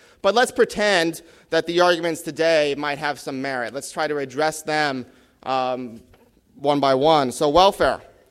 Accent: California, United States; Maybe it's in my home state of California

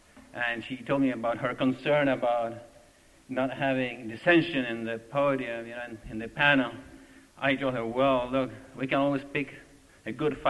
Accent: Argentina; including my home country, my native country, Argentina.

